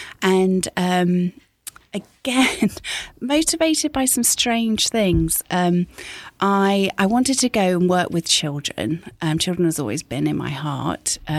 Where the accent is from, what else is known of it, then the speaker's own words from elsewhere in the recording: South West England, United Kingdom; So I grew up in Devon.